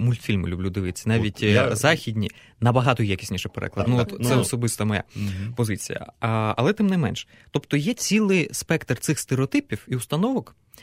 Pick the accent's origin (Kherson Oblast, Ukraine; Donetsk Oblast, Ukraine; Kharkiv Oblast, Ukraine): Donetsk Oblast, Ukraine; Horlivka; Так, при тому, що я взагалі з Горлівки так, в Донецьку навчався.